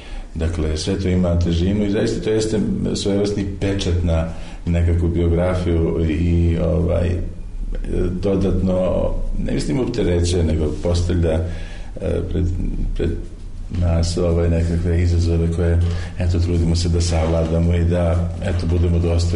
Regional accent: Kraljevo, Raška District, Serbia; born there; Ja sam rođen u Kraljevu

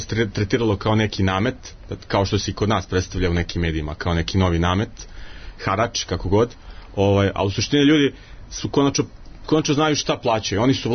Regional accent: Belgrade, Serbia; pa ja sam iz Beograda

